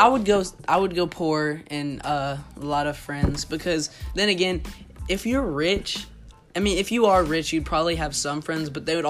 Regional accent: Houston, Texas, United States; So the first thing I'd like to say is … I am 5'9". I'm a kid from Houston, Texas.

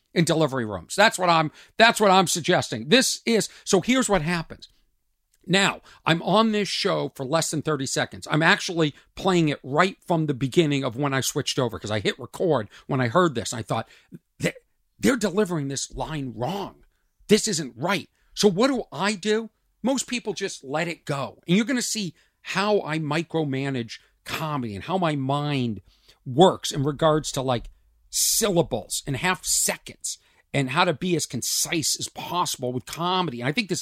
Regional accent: Boston, Massachusetts, United States; born there; I was born in Boston, Massachusetts, at the Women's Hospital.

